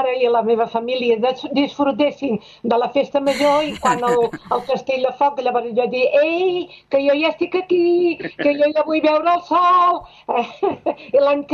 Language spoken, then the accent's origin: Catalan; Sabadell, Catalonia, Spain; born there; Jo vaig néixer a Sabadell. I vaig néixer en un dels llocs més emblemàtics de la ciutat, el Carrer Sant Antoni. O sigui, el que se'n diu el cor de la ciutat.